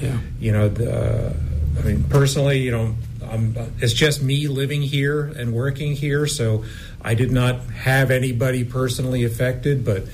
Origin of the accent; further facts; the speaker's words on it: New Jersey, United States; but I grew up in New Jersey, so yeah, I have now lived in all four time zones.